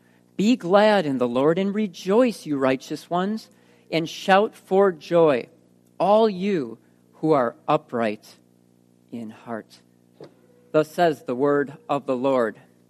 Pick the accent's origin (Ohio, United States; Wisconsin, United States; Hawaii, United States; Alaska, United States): Wisconsin, United States; I'll share my testimony later, but I grew up in Wisconsin.